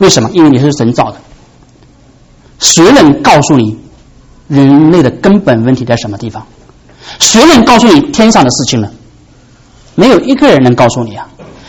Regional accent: China; 我是中国人，我欣赏中国的传统，中国的文化

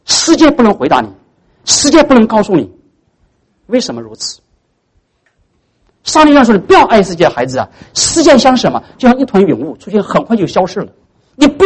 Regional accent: China; 大家知道我们中国人有个传统，到过年的那天晚上要守连夜，对不对？

